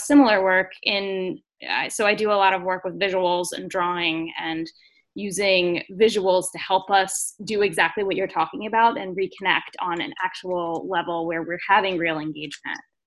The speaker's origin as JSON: {"language": "English", "region": "Pennsylvania", "country": "United States", "tie": "born or raised there", "lives_now": "New York City, United States", "said": "Like, I grew up outside Philadelphia, but now I live in New York City."}